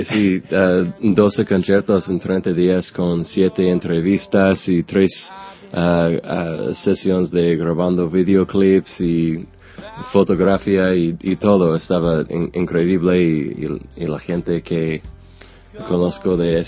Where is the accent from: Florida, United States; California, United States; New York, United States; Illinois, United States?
Florida, United States; Spanish is a second language; now in Nashville, United States; soy de Florida y viviendo en Nashville, Tennessee ahora.